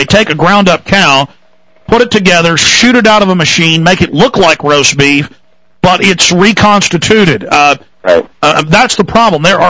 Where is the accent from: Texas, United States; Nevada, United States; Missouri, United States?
Texas, United States; I'm a guy from Texas who woke up to the New World Order and is defending my family and standing up against the New World Order.